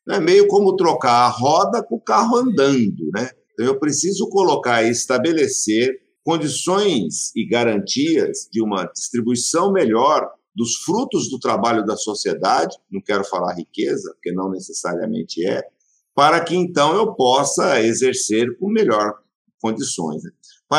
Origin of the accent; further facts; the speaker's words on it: Southeast, Brazil; Nós somos do Sudeste.